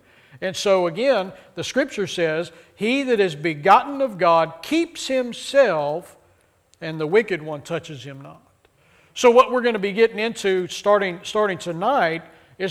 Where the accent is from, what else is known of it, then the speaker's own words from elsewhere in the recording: Austin, Texas, United States; so I grew up in a small town. But prior to that, I grew up in the city of Austin. And so we grew up in South Austin, busy community. And so in South Austin, we lived in a neighborhood cram-packed full of houses on top of each other.